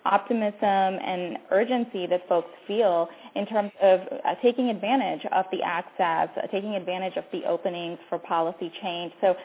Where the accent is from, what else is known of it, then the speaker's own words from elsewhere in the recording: India; English is a second language; I grew up in India where we actually never received those letter grades